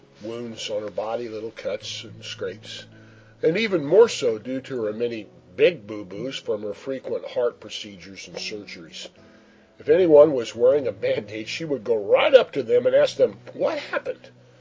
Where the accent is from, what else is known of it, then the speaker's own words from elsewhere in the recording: Missouri, United States; I grew up in Missouri, which is known as the Show Me State.